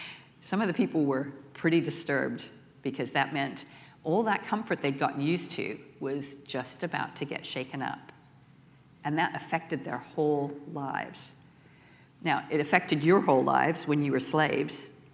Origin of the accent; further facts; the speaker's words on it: United States; now in New Zealand; which is partly because I'm American